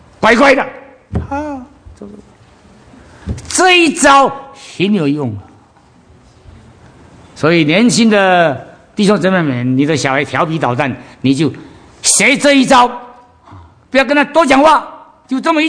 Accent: China; 但通常我知道我们中国人的父母亲要求儿女做什么事，不会用请，不会用请这个字。

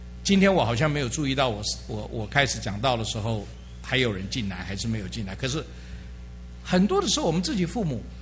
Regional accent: China; 我们中国人的父母在孩子面前的榜样

